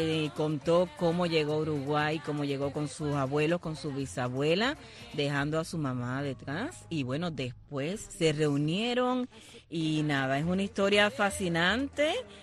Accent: Cuba; moved away; cuando muchos cubanos salen o salimos de Cuba

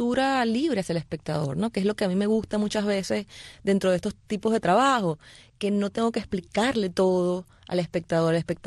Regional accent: Caracas, Capital District, Venezuela; moved away as an adult; now in Miami, United States; Bueno, yo nací en Venezuela.

